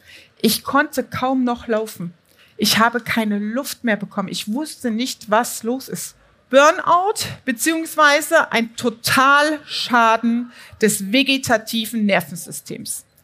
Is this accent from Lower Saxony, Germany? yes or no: no; Thuringia, Germany; In einem kleinen Dorf in Thüringen, aufgewachsen damals in der DDR, zwischen Stallung und Feldern, keine Akademikerfamilie